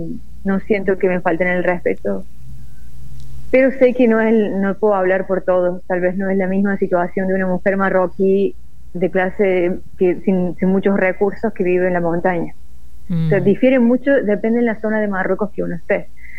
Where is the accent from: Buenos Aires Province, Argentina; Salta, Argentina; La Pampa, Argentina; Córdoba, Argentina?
Córdoba, Argentina; accent: Cordoban; Sí, pero sí soy de Córdoba.